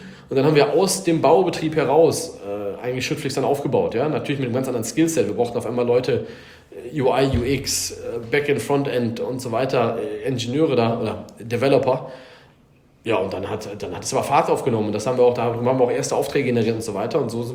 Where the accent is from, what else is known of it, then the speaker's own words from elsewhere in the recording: North Rhine-Westphalia, Germany; also born or lived in United States; Ich bin gebürtiger Ostwestfale. Also ich bin irgendwie hier aufgewachsen. Irgendwann mal mit 15 erstmal in die USA gegangen.